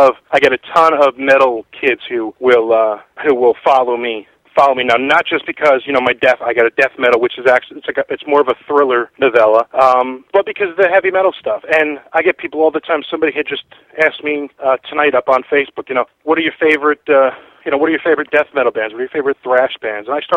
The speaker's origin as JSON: {"language": "English", "region": "New Jersey", "country": "United States", "tie": "born or raised there", "said": "And that was what was so freaking cool about growing up in Jersey and the metal and everything, because these guys were there."}